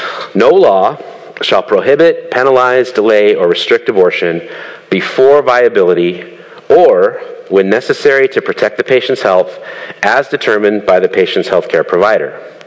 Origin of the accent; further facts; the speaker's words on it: Idaho, United States; I'm from Idaho originally, so the great Northwest, very small rural state, right?